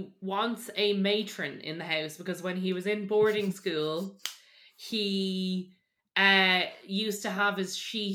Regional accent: Ireland; I recognise that, you know, we're three Irish podcast hosts and, you know, this is a UK show.

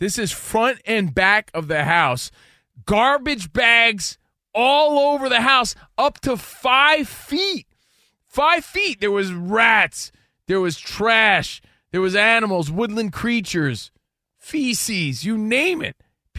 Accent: East Coast, United States; now in Los Angeles, United States; We're from the East Coast. We live in L.A.

